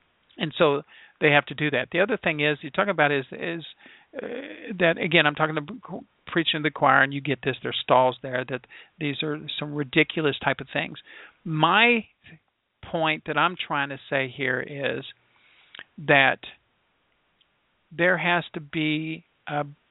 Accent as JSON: {"language": "English", "region": "Indiana", "country": "United States", "said": "Again, I'm from Indiana, so I didn't, wasn't part of the vote."}